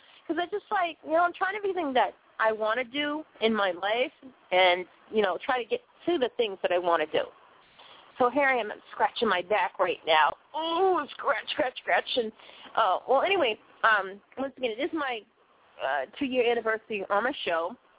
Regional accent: Boston, Massachusetts, United States; now in Maine, United States; You know, I'm originally from Boston, and I'm up here in Maine.

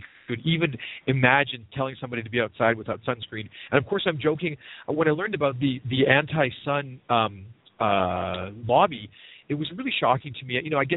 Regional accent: Canada; I'm from Canada originally

